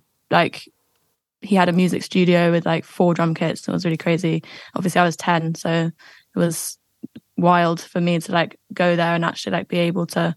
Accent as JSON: {"language": "English", "region": "London", "country": "United Kingdom", "tie": "born or raised there", "said": "Yeah, I was born here. Yeah. Born in this house, actually."}